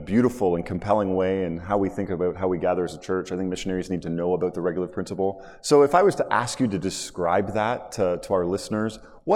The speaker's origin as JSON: {"language": "English", "country": "Canada", "said": "I'm a Canadian. Yeah. I haven't been to many places in America."}